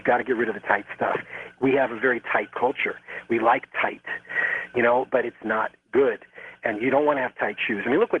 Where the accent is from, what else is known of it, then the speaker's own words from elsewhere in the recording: New York City, New York, United States; I'm from New York City. Okay, I was raised in New York.